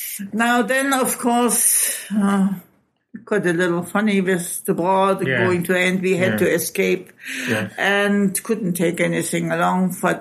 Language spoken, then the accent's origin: English; Halle, Saxony-Anhalt, Germany; I grew up in Halle, an der Saale, which mm-hmm. is a fairly big city. in the former center of Germany